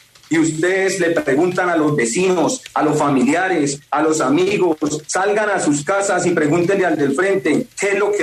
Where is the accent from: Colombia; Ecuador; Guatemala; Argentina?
Colombia; me vieron por mi indignación como colombiano